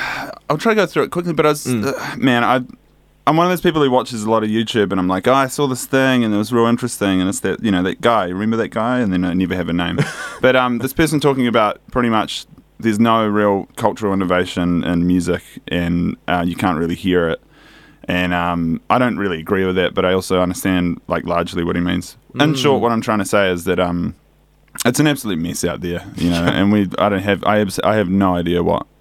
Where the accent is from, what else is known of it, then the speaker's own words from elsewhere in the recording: Christchurch, Canterbury, New Zealand; because, you know, we're all from Christchurch here, and we love, you know, we love boy racing